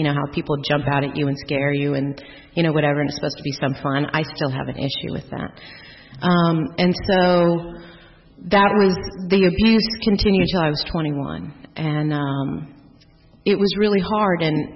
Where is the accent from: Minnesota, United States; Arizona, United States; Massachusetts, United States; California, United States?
California, United States; born there; I was born on April 10th, 1968 in, yes, I'm 40, and that was in Southern California.